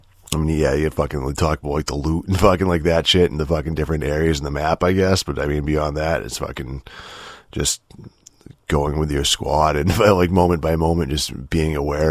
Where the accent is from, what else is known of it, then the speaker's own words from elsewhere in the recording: United States; I say that as an American, you know, where fucking like rally racing isn't popular at all.